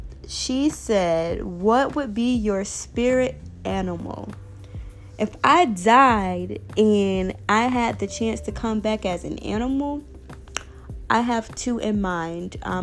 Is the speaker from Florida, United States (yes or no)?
yes; Fort Myers, Florida, United States; Because, I mean, I'm from Fort Myers, Florida. And it's a small city. Everybody know everybody.